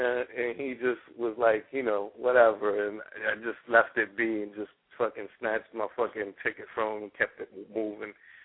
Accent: New York City, New York, United States; I was, you know, just polarizing a character of growing up in New York City as a, you know, Latin kid.

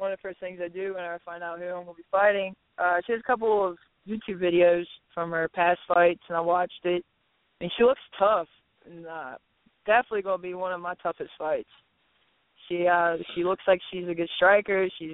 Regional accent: Columbia, Missouri, United States; I mean, obviously I'm from Columbia, and it's right in the middle of Columbia

